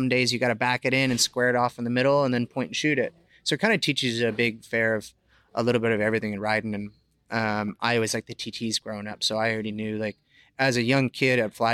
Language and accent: English; Stockton, California, United States; Yeah, yeah, my family's still in Stockton. I'm from Stockton. We call it Stinky Stockton now.